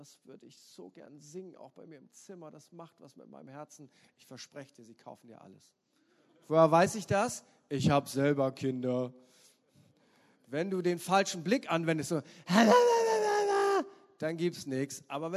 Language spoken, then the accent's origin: German; Northern Germany, Germany; Oder, ich komme aus Norddeutschland.